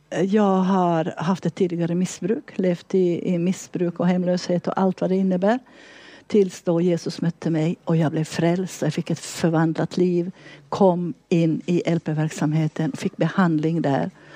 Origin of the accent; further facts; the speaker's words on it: Vaasa, Ostrobothnia, Finland; now in Sweden; Sen är ju jag född i Finland, jag är uppvuxen i Vasa.